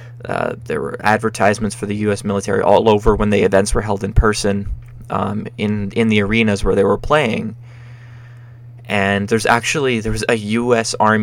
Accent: Canada; it always struck me that they came out around Remembrance Day, particularly being Canadian.

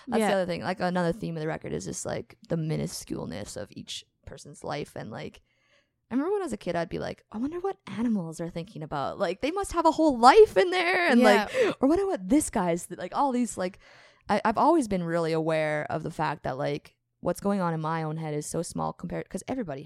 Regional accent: Morden, Manitoba, Canada; We grew up in Morden playing together.

